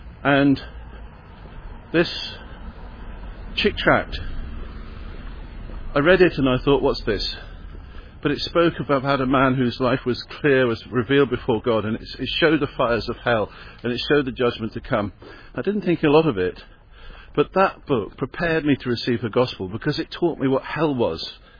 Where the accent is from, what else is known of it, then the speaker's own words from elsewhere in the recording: South East England, United Kingdom; I was born in Surrey and spent my childhood in Surrey.